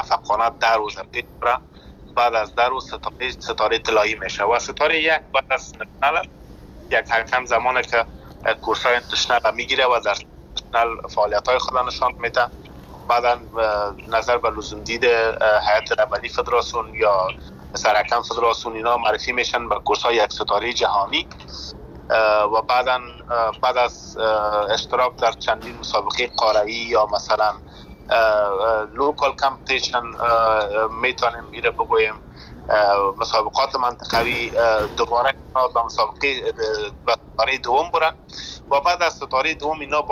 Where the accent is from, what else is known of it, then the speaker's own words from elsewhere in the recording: Afghanistan; born there; ما درست است که در افغانستان زاده شدیم